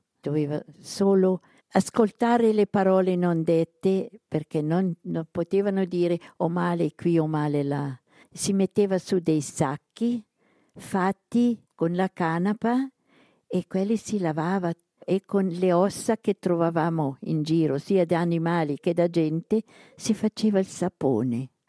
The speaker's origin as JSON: {"language": "Italian", "town": "Densbüren", "region": "Aargau", "country": "Switzerland", "second_language": "Italian", "said": "Però siamo da Densburen Argovia."}